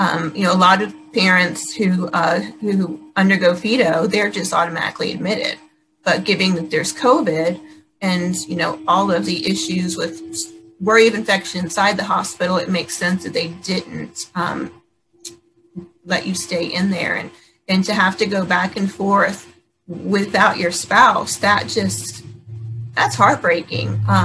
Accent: Maryland, United States; St. Charles, I'm from St. Mary's County, so I'm fairly familiar with the area.

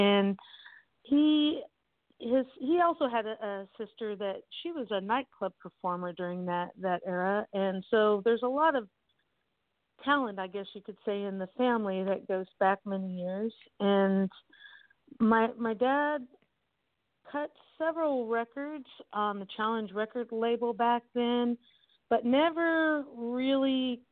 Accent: California, United States; moved away as an adult; also born or lived in Colorado / Texas; I was raised in Southern California until I was in my early 30s and then moved to Colorado and lived there for 4 years and then moved to Texas and was in Texas for 17 years.

